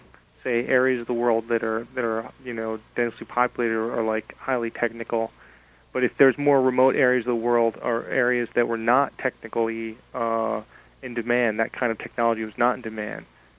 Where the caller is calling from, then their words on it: Westchester, New York, United States; I'm calling from Westchester.